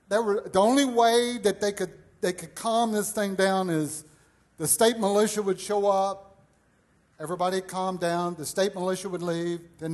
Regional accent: Louisiana, United States; no one in here should ever make fun of me growing up in Louisiana again.

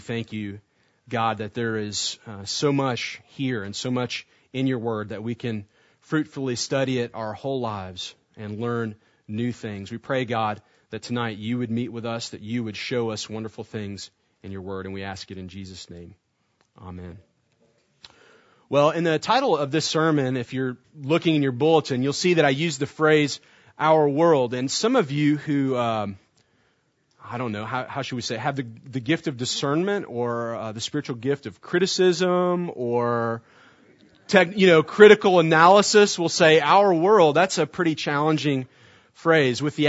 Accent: United States; Okay, as an American, I look at that commercial and I think, yeah, right, the world united around soccer.

